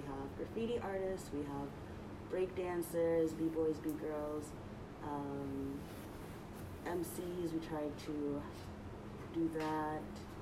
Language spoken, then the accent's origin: English; Chicago, Illinois, United States; now in Hartford, United States; I'm from Chicago, I'm from a really big city. Coming to Hartford, and especially as a JSTART student, was a bit hard for me to kind of adjust to things.